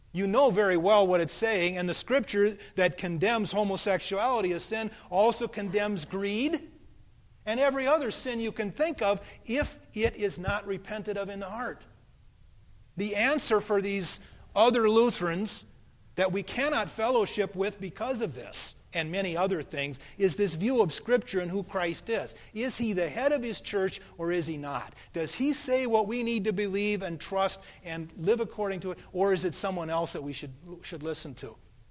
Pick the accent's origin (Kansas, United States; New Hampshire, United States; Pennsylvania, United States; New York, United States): Kansas, United States; Colby; born there; also born or lived in Power, Montana / Myrtle, South Dakota / Denver, Colorado; Should I talk about the fact that I was born in Colby, Kansas, or should it be Power, Montana, a year later where my sister Ruth was born, or the year after that, should it be Myrtle, South Dakota, or maybe it ought to be Denver, Colorado